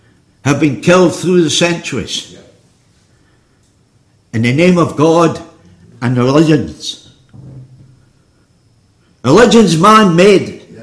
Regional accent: Scotland, United Kingdom; born there; I was born in Scotland.

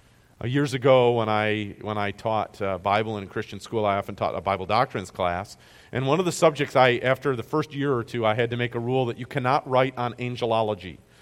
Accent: United States; I'm an American, and so I'm, you know, linked to my country

